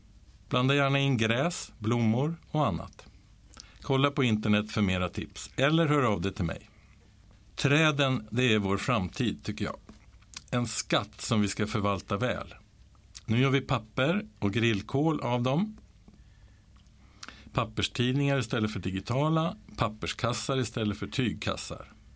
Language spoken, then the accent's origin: Swedish; Uppsala, Uppsala County, Sweden; born there; 1612 grundades en papperskvarn i min födelsestad Uppsala.